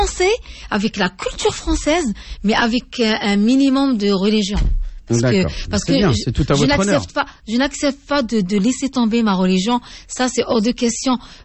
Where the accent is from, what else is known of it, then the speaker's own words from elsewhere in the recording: Algeria; Je suis algérienne